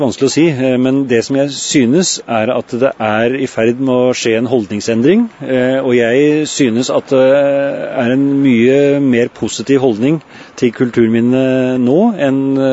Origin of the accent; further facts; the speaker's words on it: Oslo, Norway; bodde en periode på Gvammen, og foreldrene mine bygde hytte på Dagalifjell i 1967. Så jeg føler meg som litt Numedøl, men jeg er Oslo gutt, jeg liksom er da. Det er der jeg er født og oppvokst.